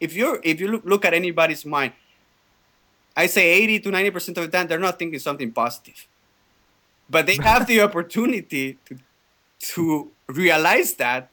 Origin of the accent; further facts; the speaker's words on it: Spain; now in Canada; The main job that really helped me was when we came to Canada in 1996, because I'm originally from Spain, and we, you know, I came with my father and my family here